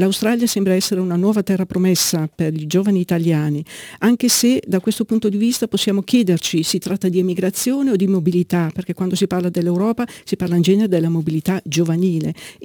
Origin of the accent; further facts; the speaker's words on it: Lombardy, Italy; in provincia di Bergamo, quindi un paesino della mia terra d'origine